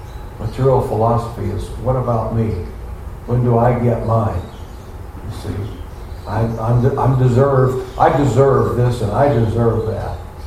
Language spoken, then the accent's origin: English; United States; I'm an American. I'm a Caucasian American.